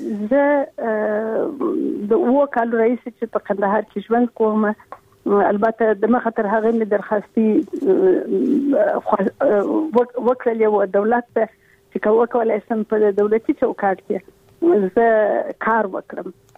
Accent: Afghanistan

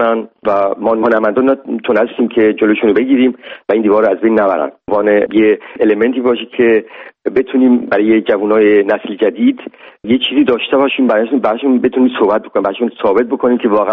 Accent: Iran; من خواستم لااقل به عنوان یه ایرانی سعی کنم

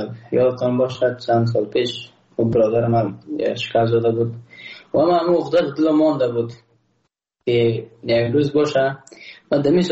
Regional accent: Afghanistan; من تاجک نیستم، احساس کنم ما روش بلک پرشتی نیستم، ما یک افغان هستم

